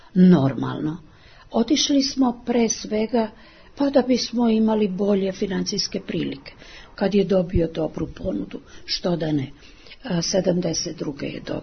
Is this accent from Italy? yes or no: no; Germany; Serbian is a second language; Vita kao Srbin veći je Prus nego mi Nemci što smo.